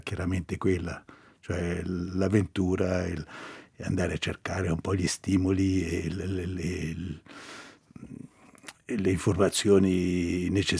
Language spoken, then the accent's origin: Italian; Locarno, Ticino, Switzerland; moved away; sono da parte di mia madre originario della Vallon Sernone, ma sono nato a Locarno, ho vissuto a Locarno e sono diventato grande a Locarno, sebbene ho un gran rapporto con la Vallon Sernone.